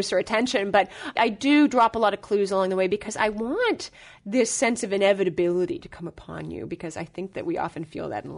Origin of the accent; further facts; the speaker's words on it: West Coast, United States; I grew up on the West Coast.